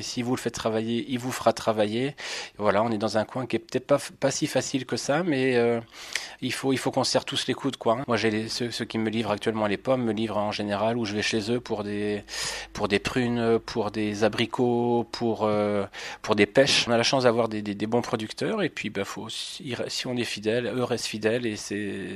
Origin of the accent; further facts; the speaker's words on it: Brittany, France; moved away; Bah, faut être chauvin, même si je suis breton, ça fait 20 ans que je suis dans les environs.